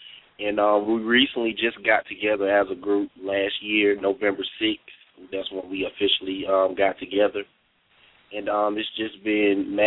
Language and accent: English; Darlington, South Carolina, United States; I'm from Darlington, South Carolina